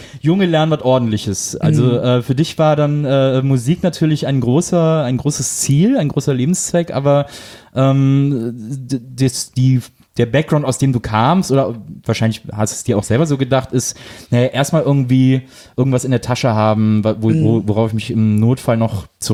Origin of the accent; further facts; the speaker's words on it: Wesseling, North Rhine-Westphalia, Germany; ich komme aus Wessling, das ist zwischen Köln und Bonn, so ein kleines Örtchen